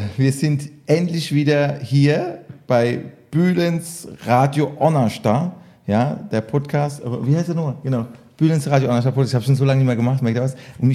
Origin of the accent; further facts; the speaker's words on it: Baden-Württemberg, Germany; Er ist zwar Schwabe, ich bin Kurpfälzer